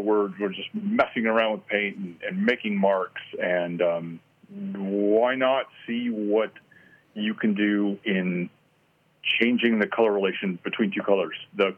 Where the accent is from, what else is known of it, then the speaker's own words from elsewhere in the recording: Washington, United States; I did. I grew up in Central Washington on a apple and pear orchard.